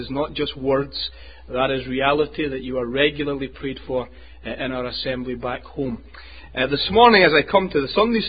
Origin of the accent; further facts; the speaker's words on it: Scotland, United Kingdom; As a Scotsman, we have mountains too